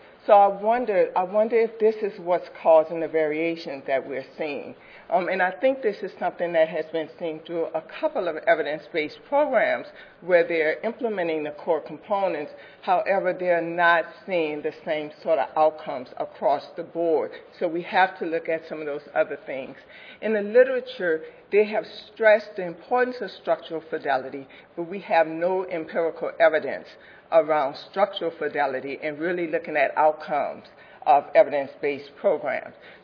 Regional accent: the South, United States; I'm not going to talk as fast. I'm from the South, so bear with me, but I'll get my 15 minutes.

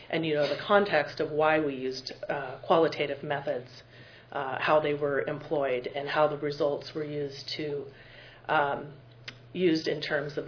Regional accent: Washington, United States; first language Lummi; English is a second language; I greeted you in my native language, Klamichasan, or the language of the Lummi Nation. I said good morning, and greetings to relatives and honored friends. … from the Tam Wixin area of the Lummi Nation.

